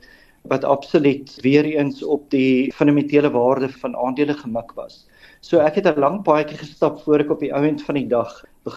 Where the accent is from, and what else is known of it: Potchefstroom, North West, South Africa; born or raised there